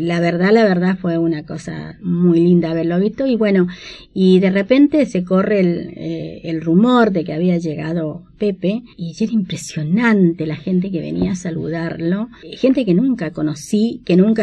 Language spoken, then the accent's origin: Spanish; Chile; moved away; yo vine de Chile siendo una persona con muy poca personalidad